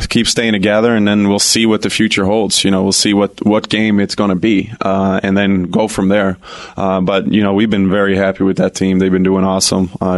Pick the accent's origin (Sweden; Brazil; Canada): Sweden; now in United States; Growing up in Sweden, it's kind of the same weather. We got a lot of good gamers, a lot of gamers in Sweden.